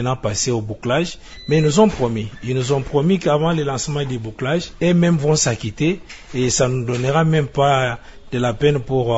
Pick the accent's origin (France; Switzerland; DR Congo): DR Congo; Kasaï-Central; Nous avons les problèmes de la culture fiscale chez nous au Kasaï central.